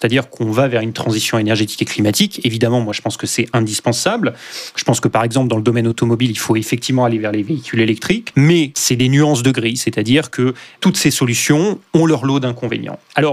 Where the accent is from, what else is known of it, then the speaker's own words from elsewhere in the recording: Auvergne-Rhône-Alpes, France; dans l'Allier, là où j'ai grandi, il y a un projet de mine de lithium au nord du département